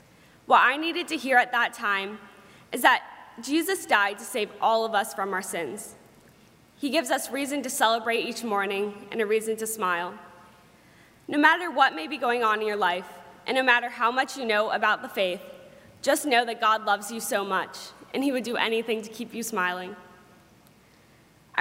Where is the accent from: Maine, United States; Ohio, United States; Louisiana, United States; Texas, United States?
Maine, United States; York; born there; I was born in York, Maine, to two loving parents in what you would consider to be a well-off family and a beautiful home.